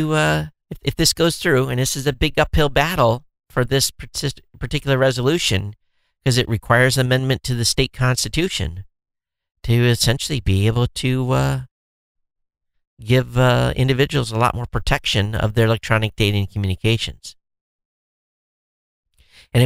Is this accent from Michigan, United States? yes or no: yes; Michigan, United States; you guys knew I grew up in Michigan, families in Michigan